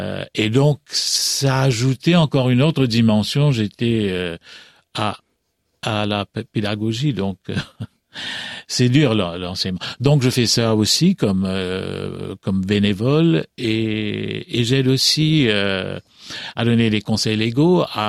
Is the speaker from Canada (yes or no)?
no; Mauritius; now in England; à Maurice d'abord, donc je prenais part à